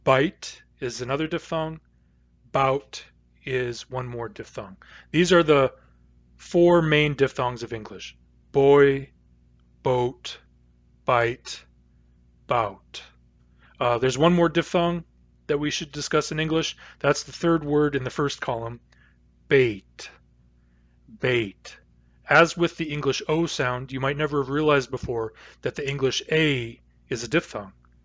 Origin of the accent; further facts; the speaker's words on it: United States; I grew up in the United States, I say dune.